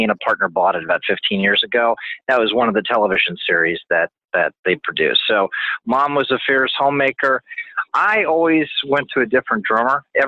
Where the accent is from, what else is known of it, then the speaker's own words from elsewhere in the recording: New Canaan, Connecticut, United States; So I was raised on the East Coast, very nice New England family, and I grew up in New Canaan, Connecticut.